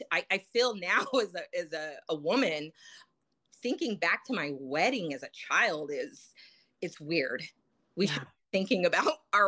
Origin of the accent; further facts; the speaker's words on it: Utah, United States; So growing up in Utah, Mormons, and not being a Mormon child in my adoptive family was very difficult.